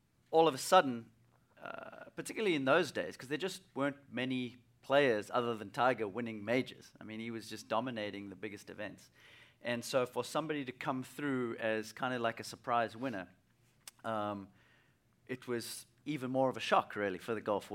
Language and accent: English; South Africa; as a young kid growing up in South Africa, just fell in love with the game